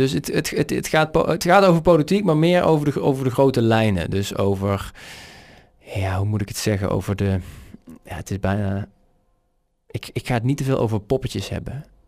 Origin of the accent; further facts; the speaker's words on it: Zeeland, North Brabant, Netherlands; Ik ben 31 jaar. Ik kom uit het Brabantse Zeeland. Dat is dus niet provincie Zeeland, maar is een dorpje bij Uden